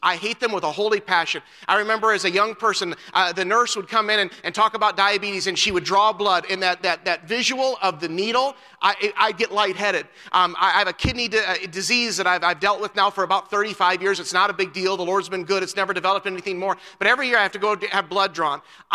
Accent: Marquette, Iowa, United States; I'm a Midwesterner. I grew up in Marquette, Iowa. Midwestern people, we're hardy folk.

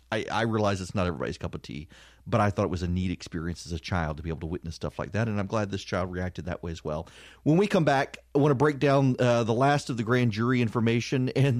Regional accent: Dubai, United Arab Emirates; I grew up in Dubai.

